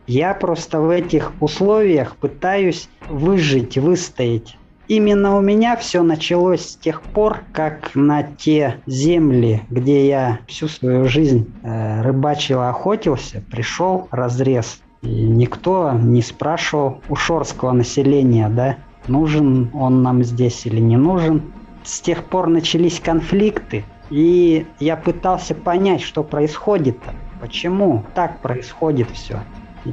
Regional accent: Kemerovo Oblast, Russia; коренной житель Кемеровской области, шорец по национальности.

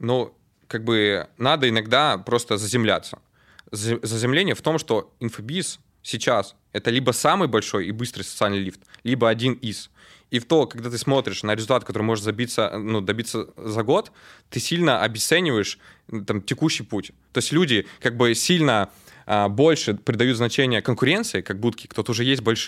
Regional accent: Bryansk, Bryansk Oblast, Russia; now in Moscow, Russia; Когда я переехал из Брянска в Москву, смотрел молодых миллиардеров 19-летних продюсеров, думал, что я не так в жизни делаю.

